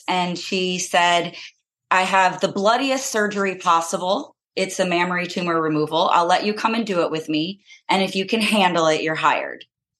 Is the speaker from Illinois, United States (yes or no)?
yes; Illinois, United States; now in Richmond, United States; I'm from Illinois. I currently live in Richmond, Virginia.